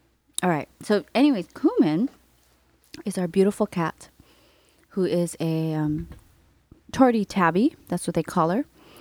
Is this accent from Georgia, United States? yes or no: no; Hawaii, United States; But for us Hawaii folk.